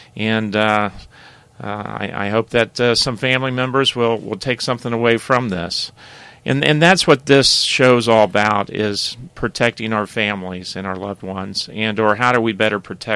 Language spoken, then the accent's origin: English; Worthington, United States; being in the Worthington area, growing up in Worthington, having a family and grandkids